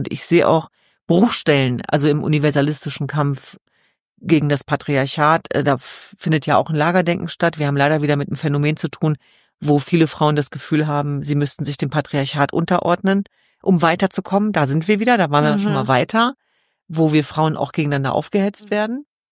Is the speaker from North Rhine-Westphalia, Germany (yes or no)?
no; Hanover, Lower Saxony, Germany; Selbst wenn wir in Sicherheit aufgewachsen sind in Hannover-Linden